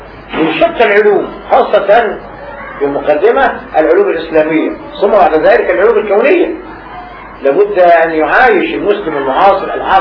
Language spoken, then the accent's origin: Arabic; Alexandria, Alexandria Governorate, Egypt; كان عندنا في اسكندرية بس ثلاثة وقت واحد معيدين في الجامعة، كل اسكندرية